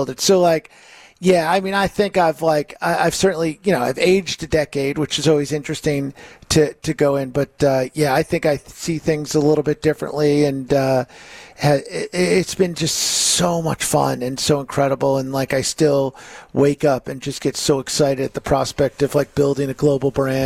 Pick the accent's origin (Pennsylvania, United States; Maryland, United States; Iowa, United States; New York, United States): New York, United States; Like, when I grew up in New York